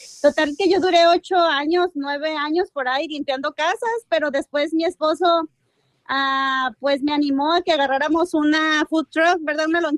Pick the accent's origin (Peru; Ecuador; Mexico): Mexico; Tepic, Nayarit; now in United States; Yo soy originaria de Tepic, Nayarit, ¿verdad? Ajá, y puro Cora.